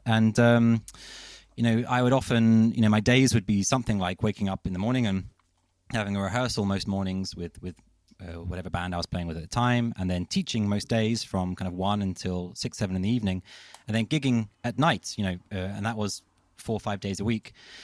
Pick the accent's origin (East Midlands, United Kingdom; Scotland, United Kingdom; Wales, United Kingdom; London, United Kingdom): London, United Kingdom; moved away as an adult; now in Copenhagen, Denmark; I'm a Londoner. I was kind of born and raised in London, and I moved to Copenhagen, I think 8 years ago.